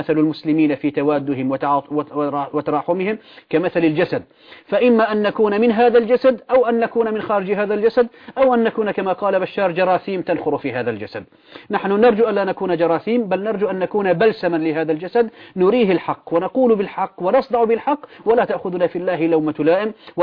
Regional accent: Syria; وعندنا في سوريا ما دامت قدرة الشعب السوري على انصاف نفسه وانتزاع حريته وكرامته لم تكفي لتحقيق المراد

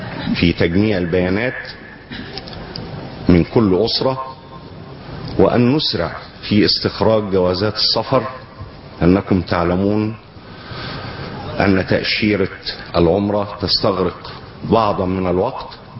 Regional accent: Port Said, Port Said Governorate, Egypt; نحن جميعا أبناء بورسعيد على قلب رجل واحد إن شاء الله

